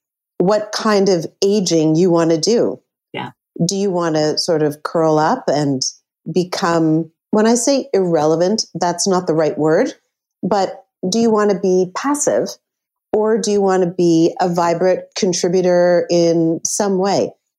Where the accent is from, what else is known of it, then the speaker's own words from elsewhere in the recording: Hudson, Quebec, Canada; also born or lived in Montreal; I was born in Montreal and moved to Hudson. Went to high school there.